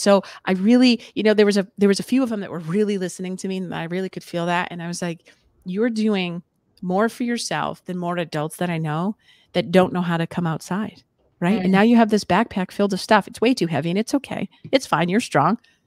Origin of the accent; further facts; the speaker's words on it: Massachusetts, United States; Now, I will just point out that I'm from Massachusetts.